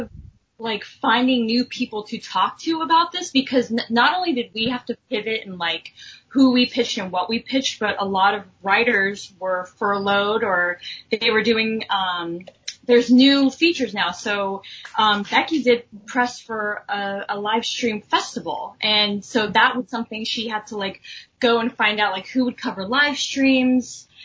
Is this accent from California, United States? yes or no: yes; California, United States; now in New York, United States; I am from Southern California. I moved to New York 5 years ago